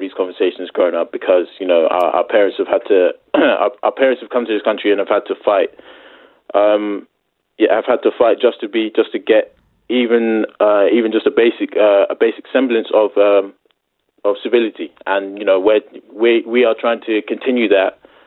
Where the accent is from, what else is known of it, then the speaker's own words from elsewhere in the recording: Cheltenham, South West England, United Kingdom; Growing up in Cheltenham, there weren't really a lot of faces that resembled my own growing up